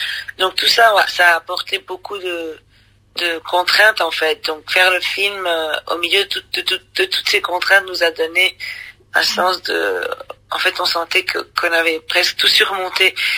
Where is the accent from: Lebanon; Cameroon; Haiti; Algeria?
Lebanon; cette question qu'on se pose souvent en tant que Libanais, partir ou rester